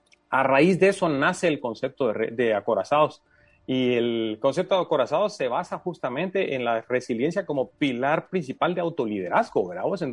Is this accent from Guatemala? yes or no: yes; Guatemala; mi nombre no es común para este país lindo que adoro. Yo digo, yo soy más chapín que el tamal, ¿verdad? O sea, al final soy y represento a Guatemala en todos lados a donde voy.